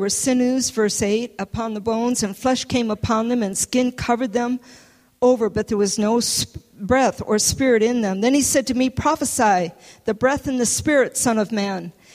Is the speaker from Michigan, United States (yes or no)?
yes; Michigan, United States; also born or lived in New Orleans; You know, I was born and raised in Michigan, and believe me, we have thunderstorms in Michigan.